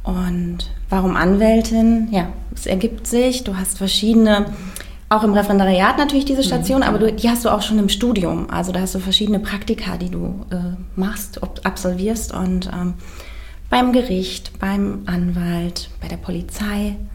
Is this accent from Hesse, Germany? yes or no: yes; Bad Arolsen, Hesse, Germany; ich komme aus Nordhessen, aus Arolsen und bin dann noch vor dem ersten Staatsexamen wieder nach Kassel